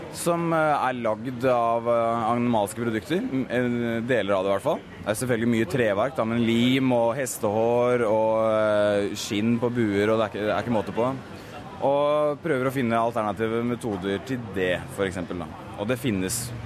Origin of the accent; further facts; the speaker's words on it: Oslo, Norway; altså samhold eller community hjemme I Oslo, undervise kanskje mer.